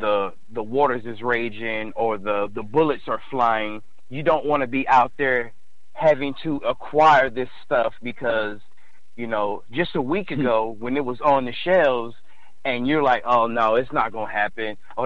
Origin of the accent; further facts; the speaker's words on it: Cincinnati, Ohio, United States; growing up in Cincinnati, Ohio, kind of, well, I ain't going to say kind of, but very impoverished, doing without